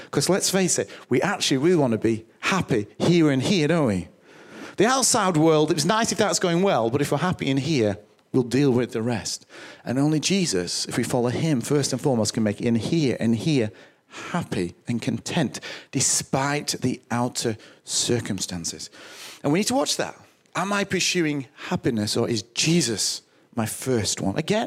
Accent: United Kingdom; And money is a huge deal for us as Western British Christians.

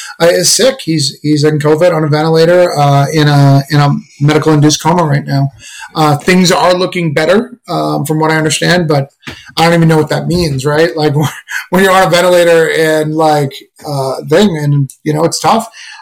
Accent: New England, United States; Well, I'm from the New England area, so I know Boston pretty well.

